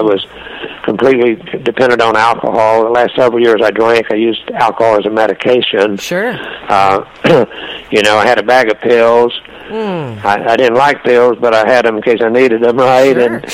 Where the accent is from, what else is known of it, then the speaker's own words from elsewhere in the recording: Texas, United States; I grew up in poverty in Texas.